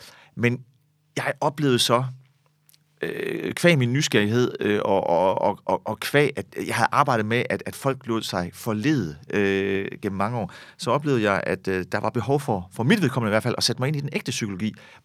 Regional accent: Herning, Central Denmark Region, Denmark; born there; Jeg er født i Herning, har faktisk altid kørt flere spor i mit liv.

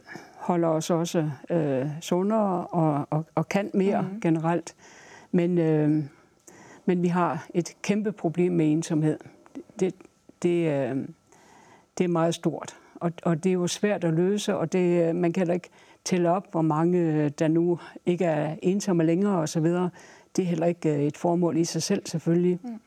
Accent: Central Denmark Region, Denmark; accent: broad Jutlandic; jeg føler mig stadigvæk som Sallingbo, og har talt meget bredt jysk indtil jeg kom til Aarhus.

